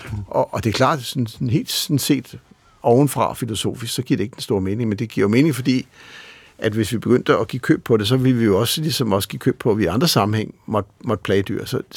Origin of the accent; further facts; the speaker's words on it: Zealand, Denmark; Jeg voksede op i Sognfri, og der var noget, der hedder Lyngby Åmose.